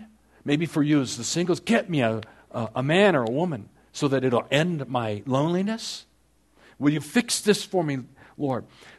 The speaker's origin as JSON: {"language": "English", "town": "San Diego", "region": "California", "country": "United States", "tie": "born or raised there", "said": "See, I grew up in North Park, in the city."}